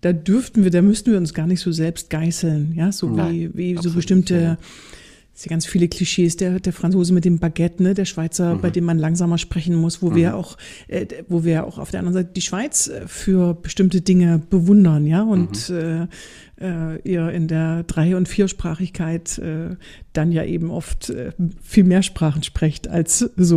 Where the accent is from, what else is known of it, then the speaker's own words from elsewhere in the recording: Germany; Jetzt bist du Schweizer und ich bin Deutsche.